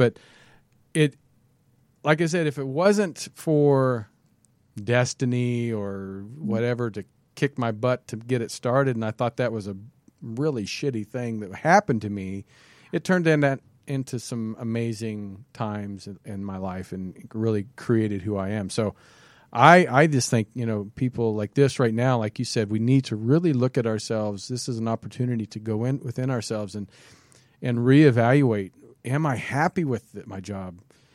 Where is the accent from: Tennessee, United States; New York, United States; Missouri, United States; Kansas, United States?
Kansas, United States; now in Los Angeles, United States; I'm from Kansas originally. I worked in Kansas City 7 years before I moved to LA.